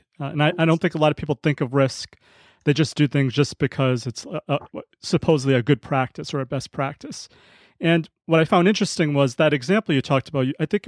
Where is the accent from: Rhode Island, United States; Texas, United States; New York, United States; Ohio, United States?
Rhode Island, United States; I'm actually from Rhode Island, so it's a little worse than Boston.